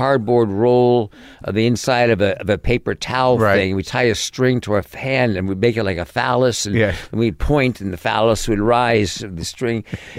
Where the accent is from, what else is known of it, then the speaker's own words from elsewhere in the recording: New York City, New York, United States; also born or lived in Connecticut; So I grew up in New York City.